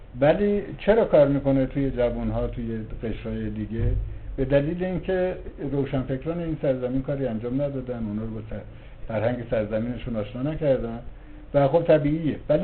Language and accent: Persian; Iran; بعد گفت تو کجایی هستی؟ گفتم ایرانی.